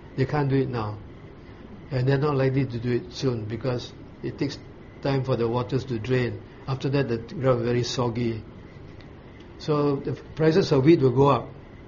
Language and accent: English; Singapore; And I'm not saying this as a Singaporean.